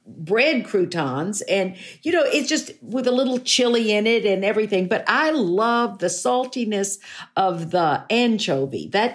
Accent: Fort Worth, Texas, United States; when I was growing up in Fort Worth, the best nachos were at a restaurant called Joe T. Garcia.

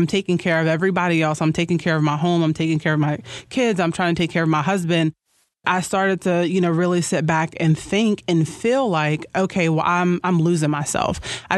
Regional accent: Roanoke, Virginia, United States; I'm 30 years old and I'm from Roanoke, Virginia.

